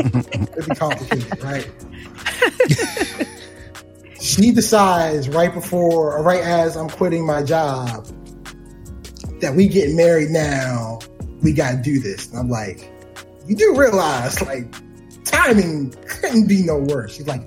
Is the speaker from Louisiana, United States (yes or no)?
no; Baltimore, Maryland, United States; build the next great firm and do it from Baltimore. It's my hometown.